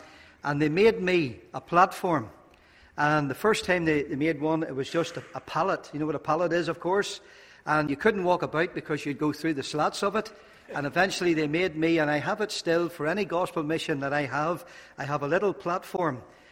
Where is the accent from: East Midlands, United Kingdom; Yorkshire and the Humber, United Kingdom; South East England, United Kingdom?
East Midlands, United Kingdom; Nottingham; born there; also born or lived in Northern Ireland; I was born in England, Nottingham. It's hard to believe, by the way, when you hear my accent now, that I was ever born in England.